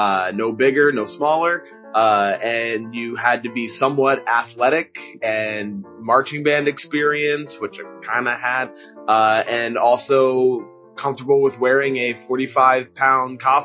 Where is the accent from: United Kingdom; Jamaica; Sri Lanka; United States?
Jamaica; As a Jamaican, you know, being surrounded by, you know, people of all these different cultures and ethnicities